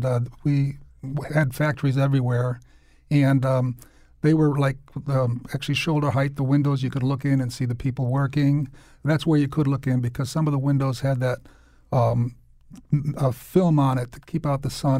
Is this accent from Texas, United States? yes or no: no; New Britain, Connecticut, United States; I was actually born in Hartford, but then immediately we moved to New Britain, and I'm from a family of 10